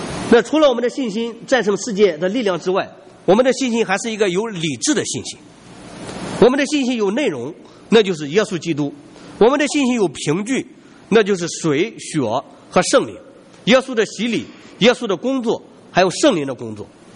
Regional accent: China; 我们中国人说他晚年的时候晚节不保

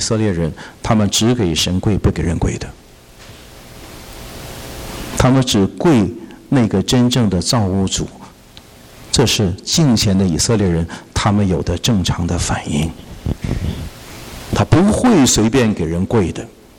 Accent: China; 我们中国人这个网上流行说啊，佩服他就给他跪了，是吧？

